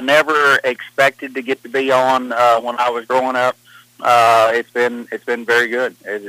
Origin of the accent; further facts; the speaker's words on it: Kentucky, United States; Like I said, I grew up chasing cattle in Western Kentucky on horses.